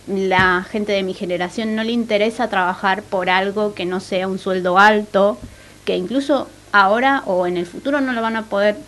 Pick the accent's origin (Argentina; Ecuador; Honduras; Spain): Argentina; Lanús, Buenos Aires Province; hay una militancia bastante grande acá en Avellaneda y en Lanús, de donde soy yo